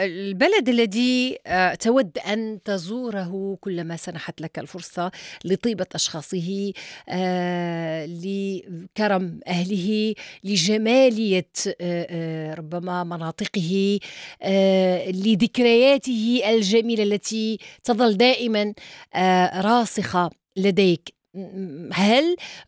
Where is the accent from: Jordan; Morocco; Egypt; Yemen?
Morocco; بعض الأشياء التي نشتريها في بلدنا المغرب